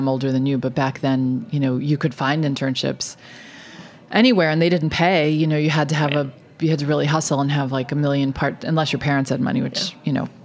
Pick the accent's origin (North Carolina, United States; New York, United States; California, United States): New York, United States; Staten Island; I grew up in Staten Island.